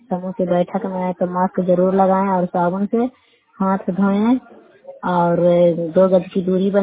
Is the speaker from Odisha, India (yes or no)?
no; Bhogi, Bihar, India; और मैं नगर नौसा ब्लॉक पंचायत कक्षा माँ जिला नंदा के निवासी हूँ। ग्राम भोगी क्षेत्र रहने वाली हूँ